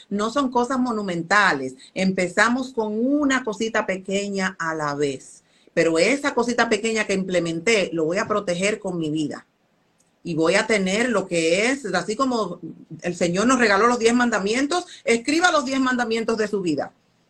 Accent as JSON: {"language": "Spanish", "country": "Dominican Republic", "said": "Yo soy de la República Dominicana y en mi país una guagua, que en México le dicen el camión, en otros países le dicen el autobús."}